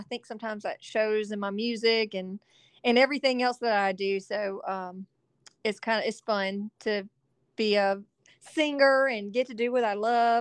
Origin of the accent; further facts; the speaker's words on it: South Carolina, United States; now in Nashville, United States; well, I'm from South Carolina, so we don't even get snow. I mean, like, maybe once every 4 or 5 years. So, like, I'm in Nashville